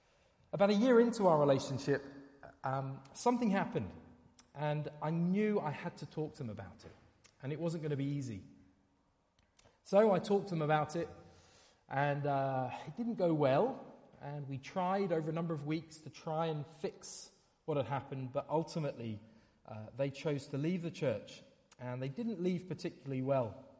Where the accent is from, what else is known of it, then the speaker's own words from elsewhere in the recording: England, United Kingdom; I am from England, which feels like a really good thing to say today.